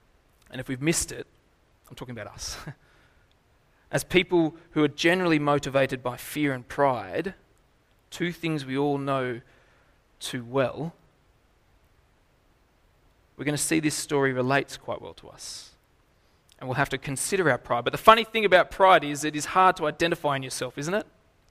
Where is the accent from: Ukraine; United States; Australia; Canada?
Australia; Lithgow, New South Wales; So I grew up in Lithgow, and in Lithgow there's an incredible, incredible thing that you have to go and visit sometime.